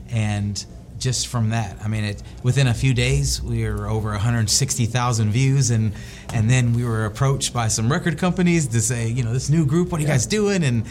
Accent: the South, United States; We're all from the South, so, hey

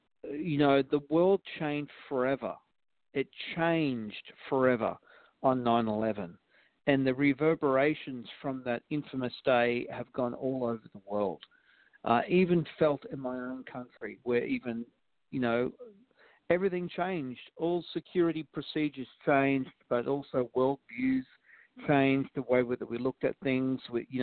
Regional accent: Australia; being an Australian and being an outsider looking

